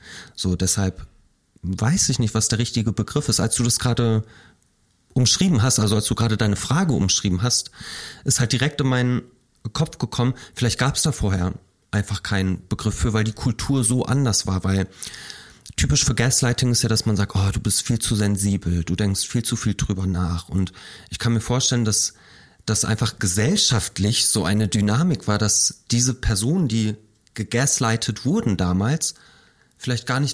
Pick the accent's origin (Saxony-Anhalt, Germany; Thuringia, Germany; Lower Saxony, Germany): Lower Saxony, Germany; Ich bin auch in Niedersachsen